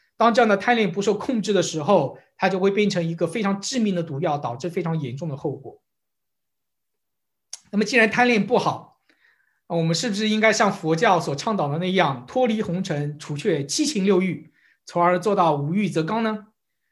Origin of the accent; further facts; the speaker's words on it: China; 我们中国人